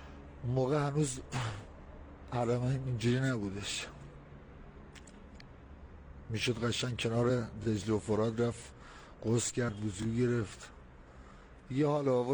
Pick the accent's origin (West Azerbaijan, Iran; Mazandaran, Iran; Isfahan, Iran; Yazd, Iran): Isfahan, Iran; Kashan